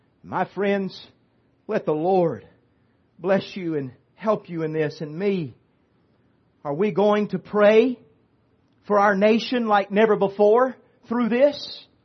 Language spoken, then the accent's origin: English; United States; My friends, listen, it's a blessing being American. It's a blessing having the freedoms we have, but we have an awesome responsibility to be a steward of that freedom